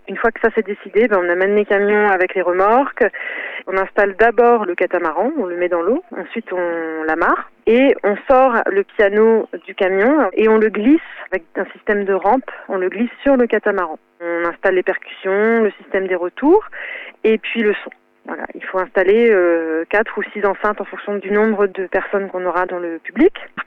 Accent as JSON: {"language": "French", "country": "France", "said": "je suis originaire de la France, et un peu de Belgique"}